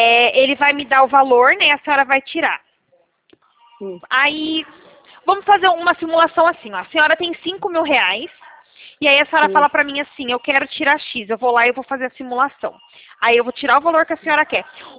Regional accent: Americana, São Paulo, Brazil; Eu sou de Americana, São Paulo.

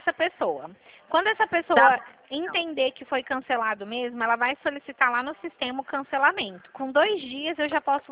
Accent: São Paulo, Brazil; eu sou de São Paulo, mas eu sou do interior, sabe?

